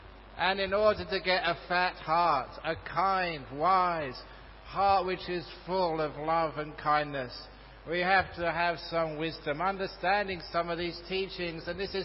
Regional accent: Australia; I'm an Australian.

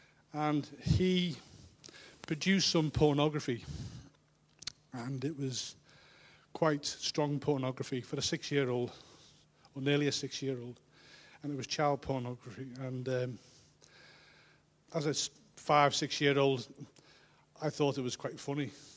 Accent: Liverpool, North West England, United Kingdom; I'm from Liverpool. I was born in 1960

